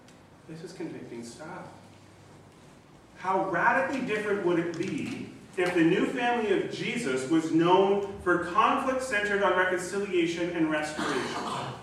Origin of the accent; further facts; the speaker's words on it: United States; I'm originally from the States, my family's all living in the States again